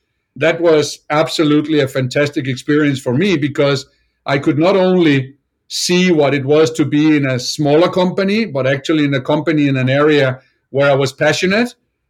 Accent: Denmark; So I was very lucky that close to my hometown in Denmark

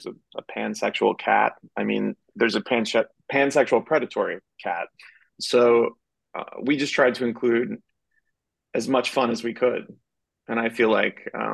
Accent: East Cobb County, Georgia, United States; I was growing up in East Cobb County, is a very wealthy sort of enclave north of Atlanta.

